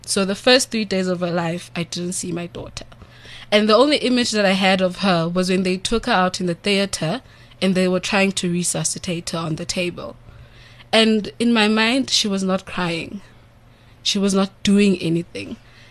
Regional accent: Orange Farm, Gauteng, South Africa; Because I'm from Orange Farm.

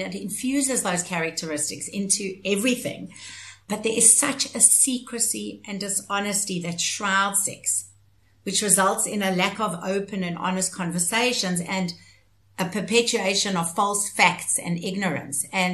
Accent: Johannesburg, Gauteng, South Africa; now in Cape Town, South Africa; I live in Cape Town, which I absolutely love. I was originally from Joburg and I still love Joburg.

